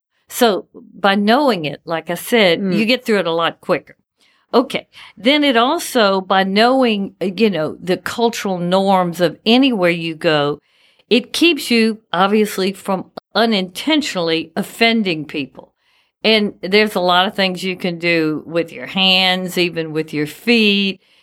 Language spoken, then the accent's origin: English; Louisiana, United States; I'm from Louisiana, and when I go to Houston or Las Vegas or LA or anywhere different, the culture there is different from what I'm used to in Louisiana.